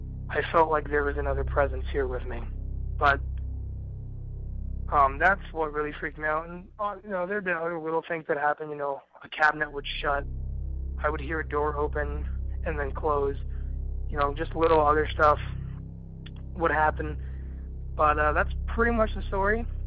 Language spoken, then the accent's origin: English; Palmdale, California, United States; I'm from Palmdale, California.